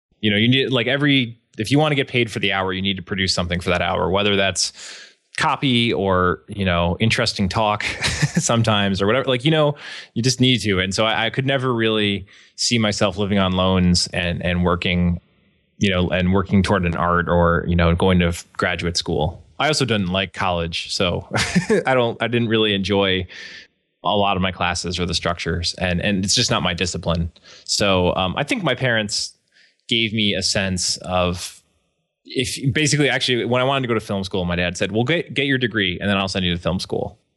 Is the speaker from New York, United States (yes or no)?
yes; Syracuse, New York, United States; now in Buffalo, United States; No, I grew up in Syracuse, which is 2 hours down the thruway. Well, a suburb north of Syracuse.